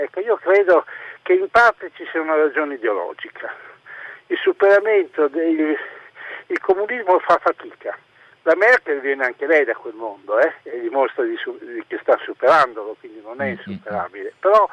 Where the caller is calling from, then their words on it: Bologna, Emilia-Romagna, Italy; Buongiorno, allora … telefono, in questo momento sono in Toscana, ma sono di Bologna.